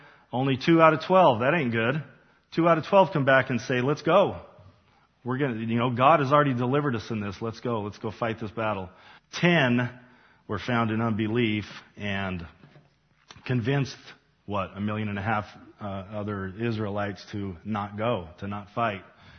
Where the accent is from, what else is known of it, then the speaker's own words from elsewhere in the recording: Utah, United States; When I was growing up, she used to tell me a story because, you know, we come from Utah. There's a ton of Mormons there.